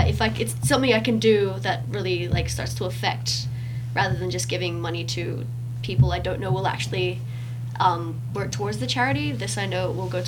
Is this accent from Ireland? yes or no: no; Philippines; I'm Filipino. Of course, I'm going to sing.